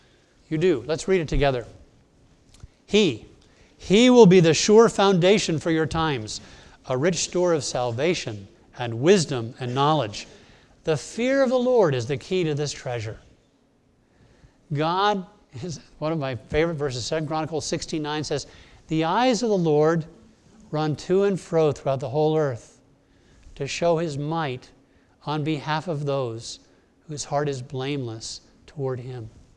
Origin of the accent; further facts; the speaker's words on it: Bahamas; also born or lived in Connecticut, United States; in my childhood growing up in the Bahamas and in Connecticut, I was used to Christians. I'd been to church my whole life.